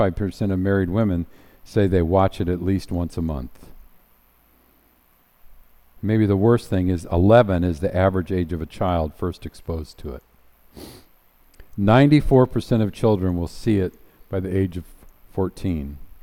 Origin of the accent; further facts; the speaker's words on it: Garden City, Michigan, United States; See, where I grew up in Garden City, Michigan, there was one theater on Telegraph Road where those kind of movies could be seen.